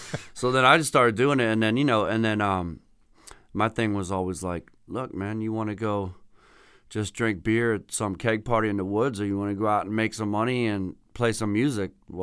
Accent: Philadelphia, Pennsylvania, United States; I grew up in Center City in Philadelphia. And so I grew up right near this street called South Street, right?

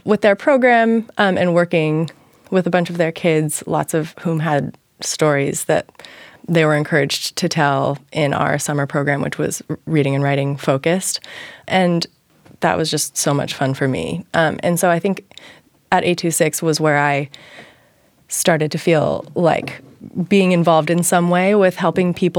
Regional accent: San Francisco, California, United States; Growing up in San Francisco, I have worked with the city's homeless population in various ways.

